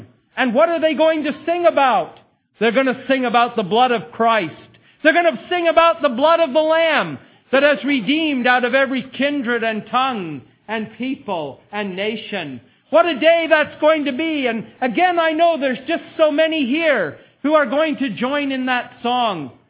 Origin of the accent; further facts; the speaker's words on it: Canada; I grew up in Canada where we studied a lot of Shakespeare